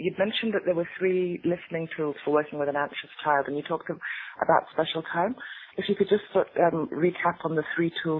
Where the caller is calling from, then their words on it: Kenya; I'm calling in from Kenya.